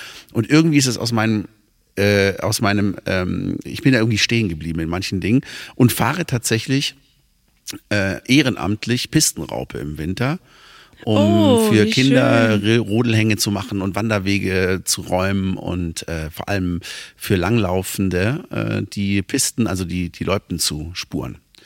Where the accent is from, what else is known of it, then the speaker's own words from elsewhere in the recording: Baden-Württemberg, Germany; Ich bin auf dem Land groß geworden, in so einer ganz kleinen Gemeinde, so im Schwarzwald, du kennst es vielleicht, so ein kleiner Ort